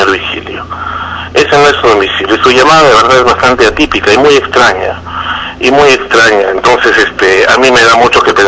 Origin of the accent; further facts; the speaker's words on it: Barranco, Lima, Peru; yo no soy de Miraflores, yo soy de Barranco.